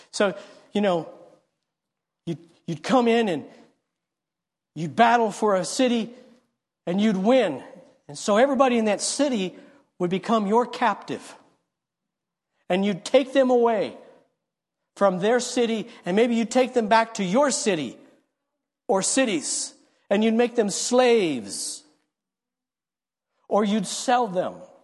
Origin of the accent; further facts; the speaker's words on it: United States; yeah, I'm an American.